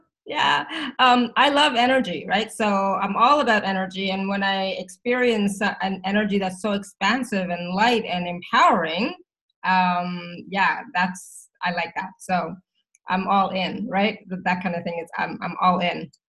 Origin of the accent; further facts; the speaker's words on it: India; It's like, no, I am Indian. And we also talk with our hands and, you know, all that wonderful stuff.